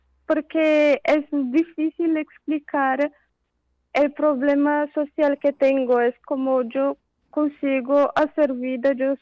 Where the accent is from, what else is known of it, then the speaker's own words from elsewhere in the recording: Brazil; Cierto, soy nipo brasileña.